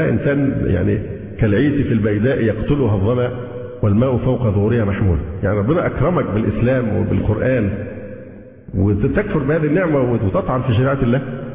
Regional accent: Alexandria, Alexandria Governorate, Egypt; لان انا فعلا السكندري دي الصفه الخاصه، لكن الصفه الاعم هي الايه؟ الاسلام.

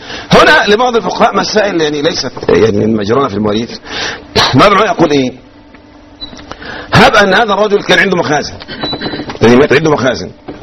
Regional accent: Egypt; نحن من أهل مصر

